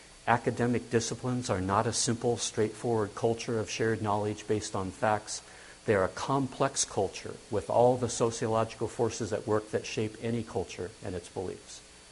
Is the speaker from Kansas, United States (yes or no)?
no; Staten Island, New York, United States; I came from Staten.